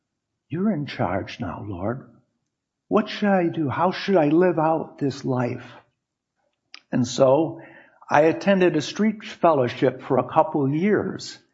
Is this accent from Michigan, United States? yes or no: yes; Detroit, Michigan, United States; I grew up in Northwest Detroit with Roman Catholic parents